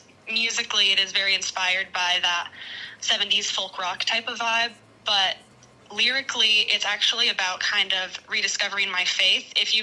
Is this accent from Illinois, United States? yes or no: no; Montana, United States; now in Nashville, United States; I was born and raised in Montana, and I'm based in Nashville now.